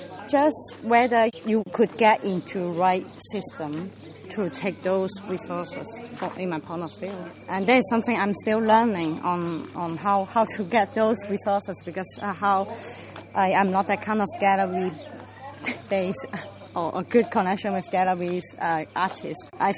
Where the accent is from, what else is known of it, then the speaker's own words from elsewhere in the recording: Hong Kong; English is a second language; I told everyone I come from Hong Kong, I'm a Hong Kong artist.